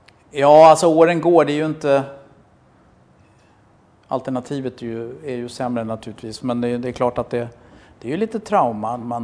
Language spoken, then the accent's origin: Swedish; Rågsved, Stockholm County, Sweden; jag är ju uppvuxen i Rågsved. Jag har gått på Hammarby-matcher sedan jag var 12 år.